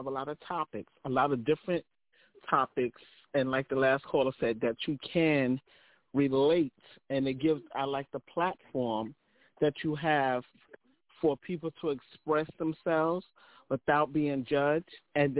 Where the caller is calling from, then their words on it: Brooklyn, New York, United States; I'm calling from Brooklyn.